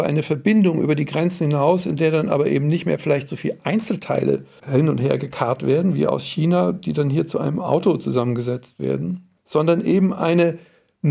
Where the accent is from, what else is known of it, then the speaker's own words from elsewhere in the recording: Germany; now in Austria; Und ich lebe in Österreich als Deutscher seit vielen Jahren